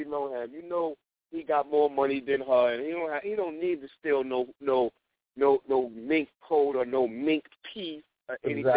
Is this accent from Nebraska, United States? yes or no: no; New York, United States; You know me. I'm from New York.